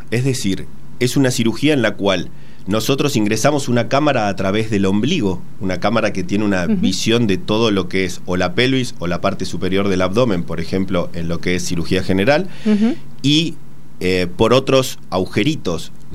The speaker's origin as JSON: {"language": "Spanish", "region": "Buenos Aires", "country": "Argentina", "tie": "born there", "said": "Yo nací también acá en Capital. Soy el hijo de un médico muy conocido, sí, en lo que es la Capital Federal."}